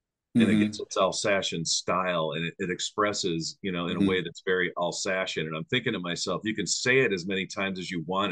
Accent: New York, United States; now in Missouri, United States; I give my wife this look like 20 years in Missouri, and you tell this guy I'm from New York.

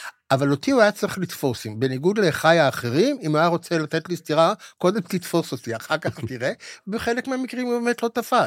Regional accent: Haifa, Haifa District, Israel; אני גם גדלתי בשכונה שרוב חבריי היו עבריינים

